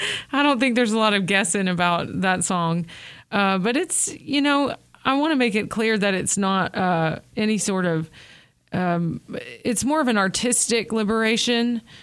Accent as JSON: {"language": "English", "town": "Searcy", "region": "Arkansas", "country": "United States", "tie": "born or raised there", "said": "I grew up in Searcy, Arkansas. So that's in like central, north central Arkansas, as most of y'all know."}